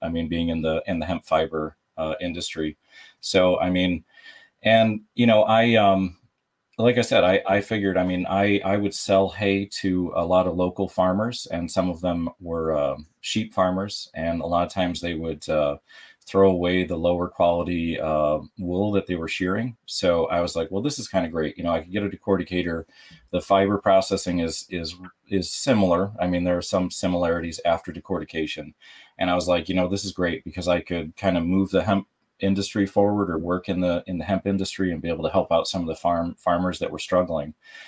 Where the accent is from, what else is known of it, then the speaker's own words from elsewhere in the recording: Las Vegas, Nevada, United States; now in New York, United States; I grew up out West. I grew up in Las Vegas, but, I was born here in New York, moved out there at a very young age.